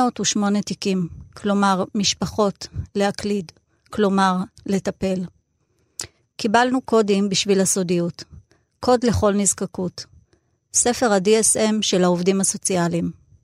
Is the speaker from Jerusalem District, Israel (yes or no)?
no; Netanya, Central District, Israel; אני גדלתי שם, כל ילדותי שם. נתניה של שנות ה-70, ה-80, ה-90. קפיצה קלה לאוניברסיטת בר אילן וחיי ניסויים טריים באזור שם, אבל חזרנו הביתה ואנחנו נתניאתים גם היום.